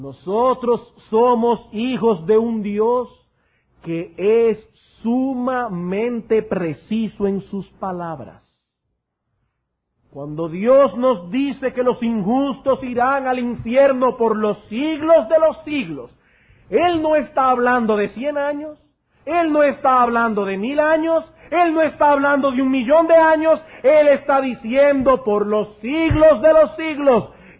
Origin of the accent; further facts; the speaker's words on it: Dominican Republic; Y nosotros llevamos eso en la sangre porque somos dominicanos.